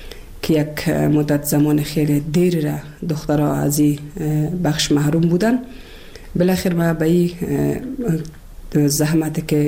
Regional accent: Kabul, Afghanistan; also born or lived in Bamyan; ولسوالی شیبر ولایت بامیان هستم. در سال 1356 در یک خانواده روشن فکر من در ولایت کابل به دنیا آمدم و تحصیلات خودم در کابل به پایان رساندم تا صنف 12

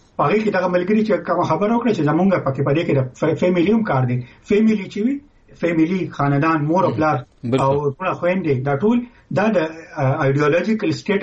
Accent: Khyber Pakhtunkhwa, Pakistan; چونکې مونږ د پښتونخوا یو مونږ دې صوبه کې

